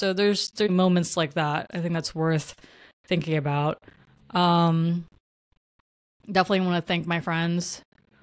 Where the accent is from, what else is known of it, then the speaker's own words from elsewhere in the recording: Philippines; Because I come from the Philippines